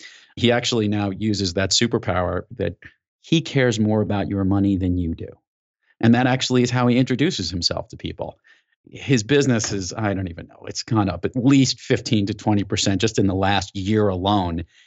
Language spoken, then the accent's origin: English; New York, United States; I'm from New York. I talk with my hands all the time.